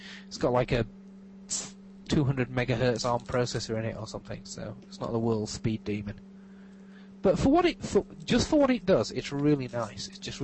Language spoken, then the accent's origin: English; England, United Kingdom; now in United States; But I'm English, and it's what I'm best at.